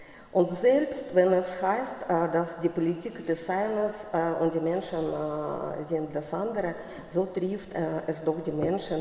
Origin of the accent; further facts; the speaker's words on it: Saint Petersburg, Russia; German is a second language; Und ich komme aus der Stadt, wo deutsche Präsenz nicht zu besehen war, aus St. Petersburg.